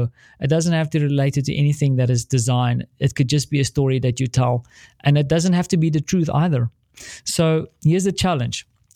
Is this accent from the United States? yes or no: no; South Africa; I am South African.